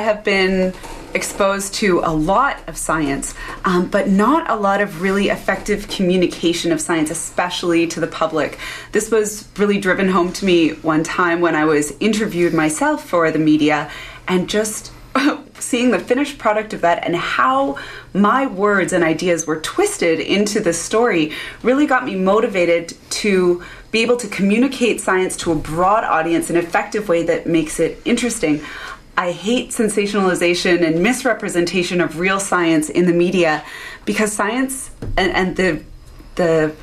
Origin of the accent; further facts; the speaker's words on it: Oliver, British Columbia, Canada; now in Vancouver, Canada; I grew up in a tiny town called Oliver, BC, in the interior of the province, and have been living in Vancouver for the past 9 or 10 years or so.